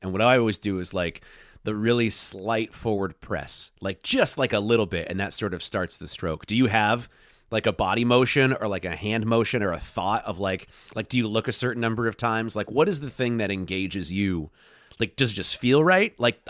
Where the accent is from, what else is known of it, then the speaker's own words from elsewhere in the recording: Oregon, United States; growing up in Oregon, there's a lot of trees